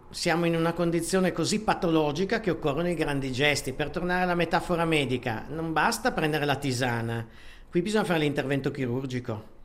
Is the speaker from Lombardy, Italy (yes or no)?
no; Piedmont, Italy; Io vengo peraltro dalla Valle di Susa, dove ho davanti ai miei occhi le macerie, vere e proprie macerie